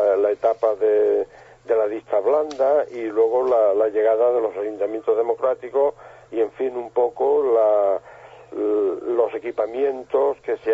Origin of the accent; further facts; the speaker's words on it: Don Benito, Extremadura, Spain; estoy muy muy unido a la población en la que he vivido. Hace 10 años con mi jubilación regresé a Don Benito, yo soy de Don Benito